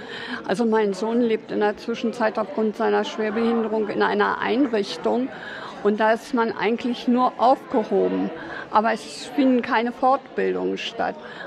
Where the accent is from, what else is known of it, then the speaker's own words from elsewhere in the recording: Duderstadt, Lower Saxony, Germany; Ich komme hier aus Duderstadt und bin 72 Jahre